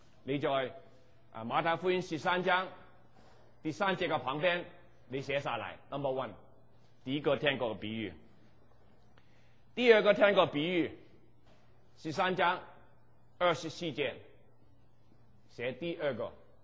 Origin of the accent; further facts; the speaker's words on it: Hong Kong; accent: Cantonese-accented Mandarin; Chinese is a second language; 我知道我从香港来，我从香港听那个印度人讲粤语，我很费力气